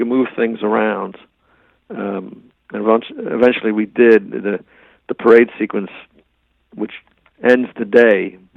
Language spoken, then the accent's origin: English; New York, United States; That's why I got the call, because I was from New York.